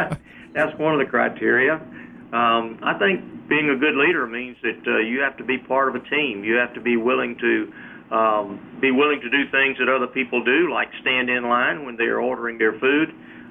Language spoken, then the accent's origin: English; Sandersville, Georgia, United States; also born or lived in Millen; I was born in Millen, but my family moved from that southeastern part of Georgia to middle Georgia in Sandersville when I was three. So I consider Sandersville to be my home. It's there on the fall line between Macon and Augusta. It was a small town.